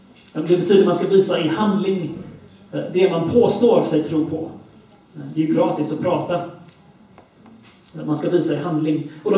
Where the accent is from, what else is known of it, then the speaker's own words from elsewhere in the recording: United Kingdom; now in Sweden; Jag växte upp i Storbritannien.